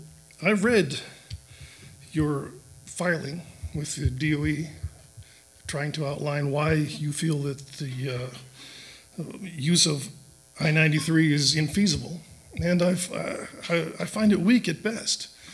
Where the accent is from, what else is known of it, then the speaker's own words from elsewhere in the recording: Franconia, New Hampshire, United States; I'm from Franconia.